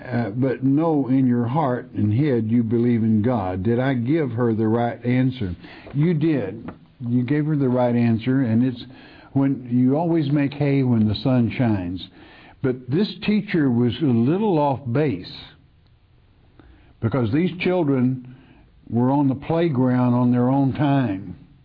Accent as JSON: {"language": "English", "region": "Oregon", "country": "United States", "said": "I'm from Oregon."}